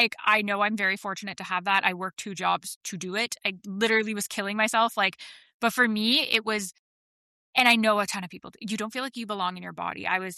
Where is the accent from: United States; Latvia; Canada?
Canada; Like, she's my American twin. I'm her Canadian twin.